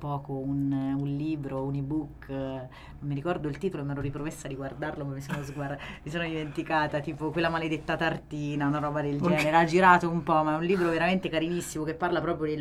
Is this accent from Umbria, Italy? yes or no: yes; Foligno, Umbria, Italy; moved away; io poi vabbè sono di Foligno, ormai non ci vivo da anni